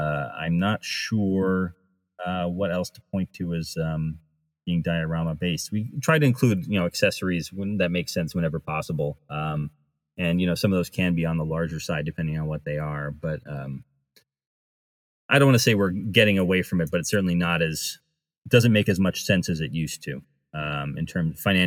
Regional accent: United States; I grew up near Rhode Island, so my dad knew some people at Hasbro

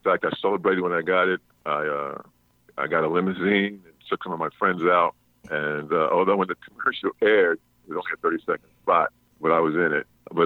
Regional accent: Brooklyn, New York, United States; Yeah, I grew up in Brooklyn. I went to Catholic school, and in fact, I was an all-city basketball player.

